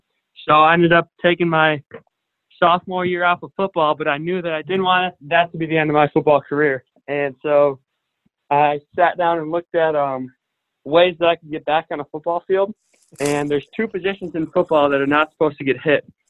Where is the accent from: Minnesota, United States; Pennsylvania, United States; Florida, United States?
Minnesota, United States; St. Paul; I am from St. Paul, Minnesota. Grew up going to a Catholic school. My mom's a Catholic grade school teacher.